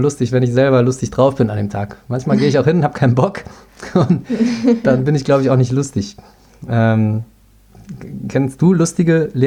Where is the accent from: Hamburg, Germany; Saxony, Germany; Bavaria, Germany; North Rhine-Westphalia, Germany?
North Rhine-Westphalia, Germany; Cologne; ich bin in Porz zur Schule gegangen, Köln-Porz, für die, die es nicht kennen, tolle Gegend.